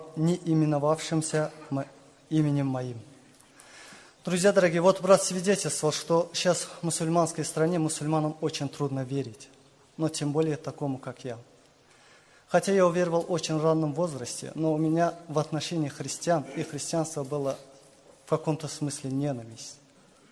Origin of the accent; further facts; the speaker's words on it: Ganja, Azerbaijan; я из Азербайджана, тоже город Кенджа.